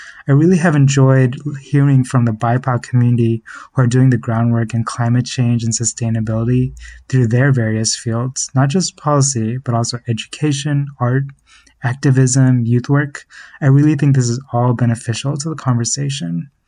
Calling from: Portland, Oregon, United States; Hi everyone … I am tuning in from Portland, Oregon.

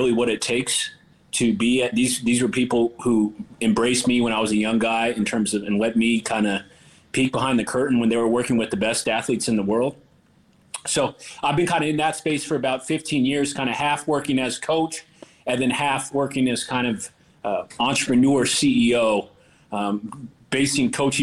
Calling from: Miami, Florida, United States; Miami, Florida.

